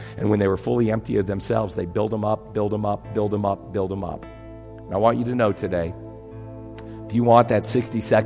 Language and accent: English; Atchison, Kansas, United States; This is my hometown. I love this hometown. I love going down to Farmer's Market yesterday and seeing the plants and the people. I love seeing the Atchison New Walkway.